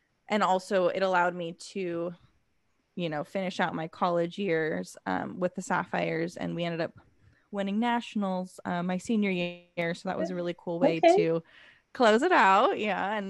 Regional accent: California, United States; I grew up in Los Angeles County, the South Bay.

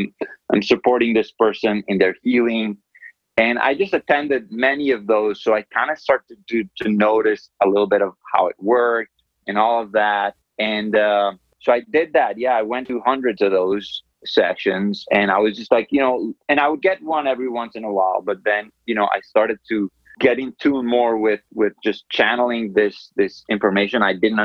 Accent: Medellin, Antioquia, Colombia; I grew up in Colombia, in Medellin, Colombia, in the 80s and 90s.

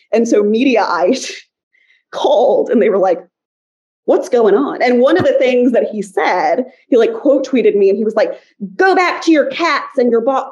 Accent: Texas, United States; So I'm from Texas. I love Texas. And I wanted to live in Texas.

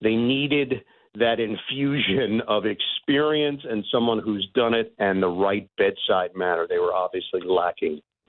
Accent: New York City, New York, United States; I grew up in New York, grew up about 10 minutes from Shea Stadium

